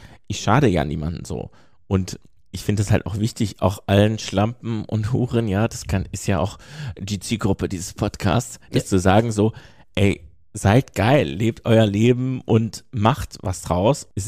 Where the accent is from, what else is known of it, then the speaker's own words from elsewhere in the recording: Hesse, Germany; Ich komme aus der Nähe, sagen wir mal, ja. Das ist irgendwo Mitteldeutschland. Das ist in Hessen, in Mittelhessen.